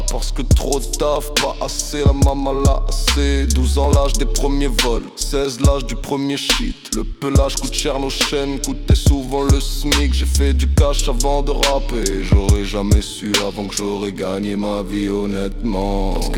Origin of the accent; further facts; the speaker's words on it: Paris, Île-de-France, France; Moi je viens de Paris hein, je viens de Paris. J'arrivais dans le 19 dans ma tête. J'avais 5 piges, j'en ai 23 mec tu vois.